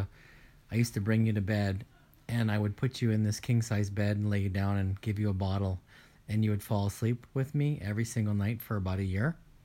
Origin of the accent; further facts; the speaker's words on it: Greenfield, Massachusetts, United States; When I was a child, I grew up in Greenfield, Massachusetts, which is in western Massachusetts. It's a very rural area.